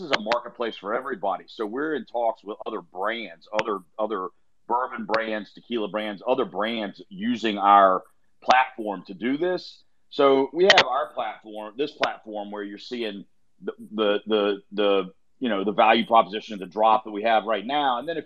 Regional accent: North Carolina, United States; Listen, I'm from North Carolina, so I'll go to North Carolina and hang out

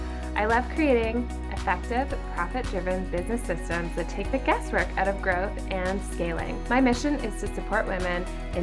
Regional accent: Canada; If you're not, if you don't know that we're Canadian and you're not Canadian, you might not be so starstruck by Trader Joe's.

